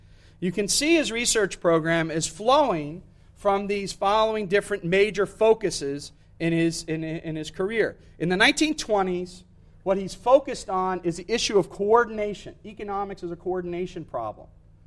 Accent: Vienna, Austria; accent: Viennese; English is a second language; I'm not going to try to do my Viennese accent. I'm overseas. If I was back home, I would, but I won't do that here.

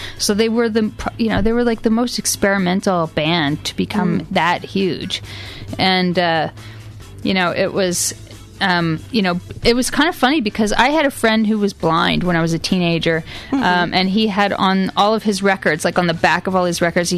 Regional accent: Canada; even as a Canadian

